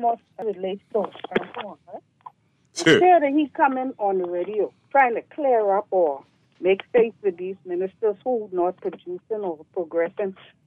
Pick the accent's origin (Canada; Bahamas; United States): Bahamas; Abrams Bay, Mayaguana; know that man hailed from Abrams Bay, McGuana. I know him personally.